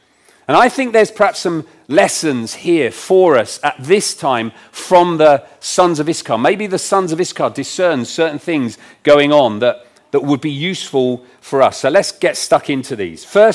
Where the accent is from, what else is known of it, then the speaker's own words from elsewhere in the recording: South East England, United Kingdom; now in Rugby, United Kingdom; You know, growing up, I grew up on the Isle of Wight.